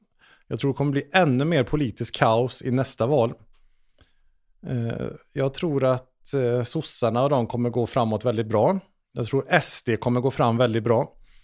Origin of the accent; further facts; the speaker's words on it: Trollhättan, Västra Götaland County, Sweden; Och jag växte upp i Trollhättan där man brände ner en moské.